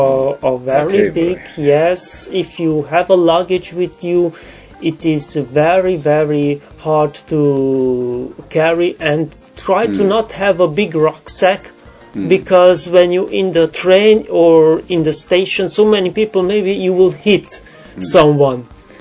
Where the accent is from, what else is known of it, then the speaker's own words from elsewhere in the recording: Sighetu Marmației, Maramureș County, Romania; English is a second language; I am from Romania. Mm. … I am from the city called Sighetu Marmației in Maramureș.